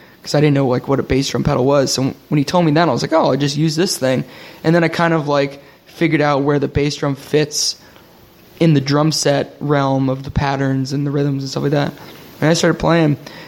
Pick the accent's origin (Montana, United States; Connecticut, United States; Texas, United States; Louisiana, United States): Connecticut, United States; I was born in Connecticut, but I moved around a little bit when I was younger, came back in third grade.